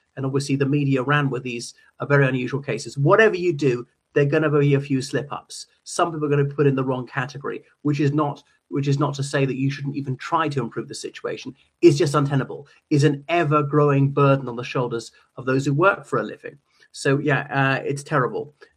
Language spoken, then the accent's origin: English; Ireland; from Ireland.